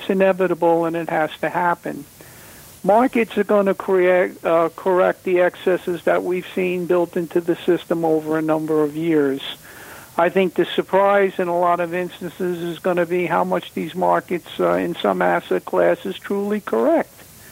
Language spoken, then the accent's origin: English; New York, United States; Long Island, New York.